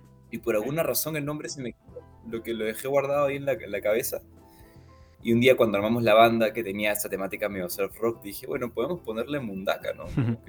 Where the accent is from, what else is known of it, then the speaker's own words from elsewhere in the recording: Lima, Peru; also born or lived in Santiago, Chile; yo vivía en Santiago de Chile, pero yo soy de Lima, y en Lima siempre era para mí venir los veranos